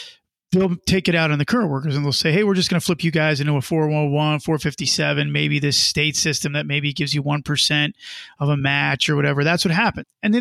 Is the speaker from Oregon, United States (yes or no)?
no; New Jersey, United States; Vermont, Connecticut, and New Jersey, my home state.